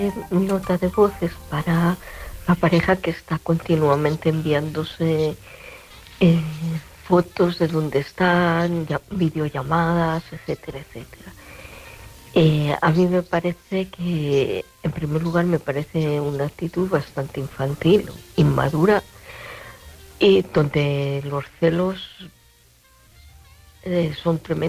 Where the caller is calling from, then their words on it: Valladolid, Castile and León, Spain; de Valladolid.